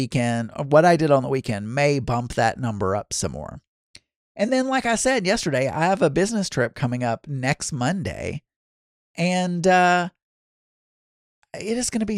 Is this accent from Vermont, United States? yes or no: no; Arkansas, United States; When I was growing up in South Arkansas, we would always find the exoskeletons, the shell, or whatever you want to call it, and we called it locusts, but could have been cicadas.